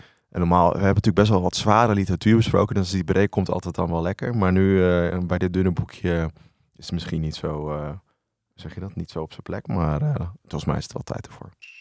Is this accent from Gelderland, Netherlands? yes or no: yes; Barneveld, Gelderland, Netherlands; Nou, ik werk sinds kort in een museum in Barneveld, waar ik vandaan kom, oorspronkelijk.